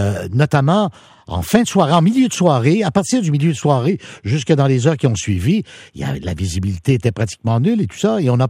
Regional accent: Quebec, Canada; On est habitué, en tant que Québécois, à traverser les hivers.

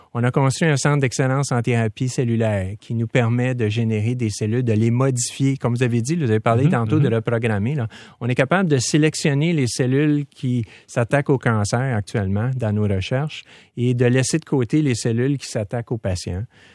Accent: Quebec, Canada; on a une fierté en tant que Canadien, Français, Québécois, de dire, ben, écoutez, c'est Montréal, c'est le Québec.

